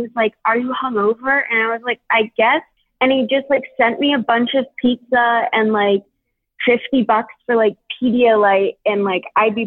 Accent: Pennsylvania, United States; now in Bali, Indonesia; I'm 24, and I'm from Pennsylvania, but I'm actually calling from Bali right now.

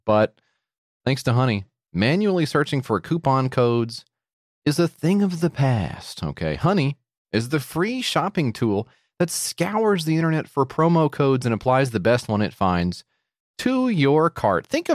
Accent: United States; accent: American; Yeah, I'm

